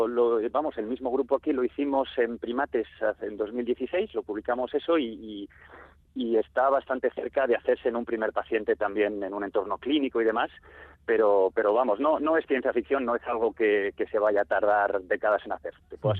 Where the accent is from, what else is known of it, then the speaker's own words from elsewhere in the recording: Madrid, Community of Madrid, Spain; now in Lausanne, Switzerland; Yo soy de Madrid.